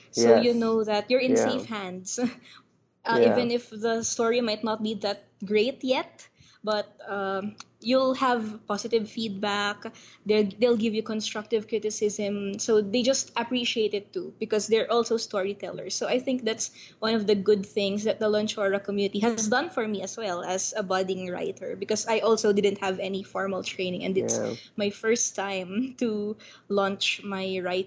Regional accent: Manila, Metro Manila, Philippines; So I'm from Manila, and actually, my background is our laboratory.

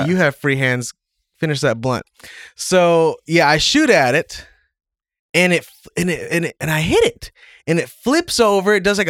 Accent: Arlington, Texas, United States; I'm from Arlington, Texas.

